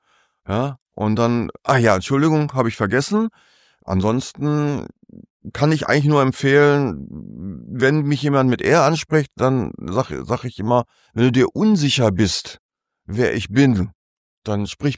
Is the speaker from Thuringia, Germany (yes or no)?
no; North Rhine-Westphalia, Germany; ich komm aus dem Ruhrgebiet